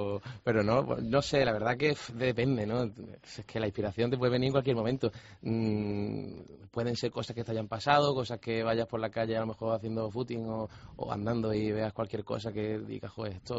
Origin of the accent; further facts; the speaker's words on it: Rincón de la Victoria, Andalusia, Spain; a mí me gusta mucho correr por el paseo marítimo del Rincón de la Victoria, que es de donde yo soy